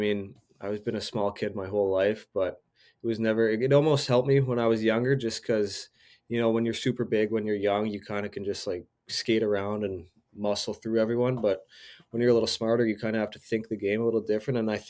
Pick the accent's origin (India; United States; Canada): Canada; Spruce Grove, Alberta; my first four games, I was an affiliate for Spruce Grove, my hometown.